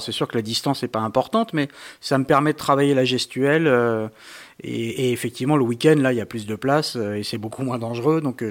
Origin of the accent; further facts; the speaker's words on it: France; Mais chez nous, en France, tout le monde se servait des arcs.